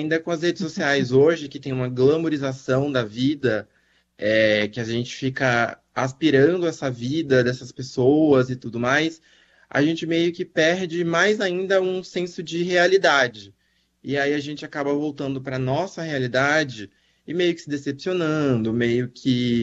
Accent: Bahia, Brazil; now in São Paulo, Brazil; eu sou baiano e hoje há 10 anos moro em São Paulo.

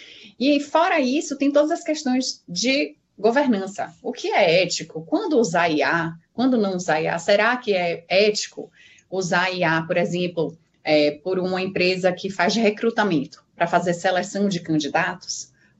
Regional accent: Bahia, Brazil; now in São Paulo, Brazil

